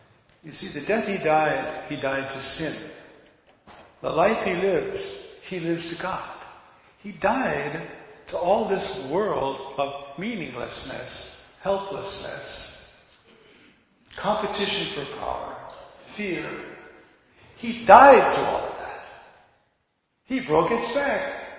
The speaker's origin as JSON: {"language": "English", "region": "New York", "country": "United States", "said": "I'm a New Yorker too."}